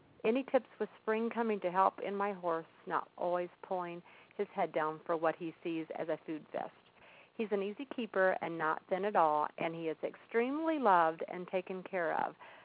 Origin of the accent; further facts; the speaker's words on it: Shirley, Indiana, United States; I'm from Shirley, Indiana.